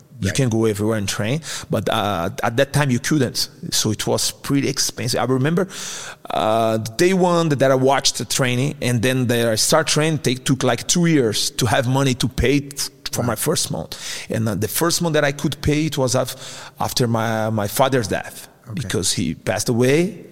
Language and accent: English; Brazil; English is a second language; moved away as an adult; man, I came all the way from Brazil. I came here. I had $14 in my pocket, no place to stay.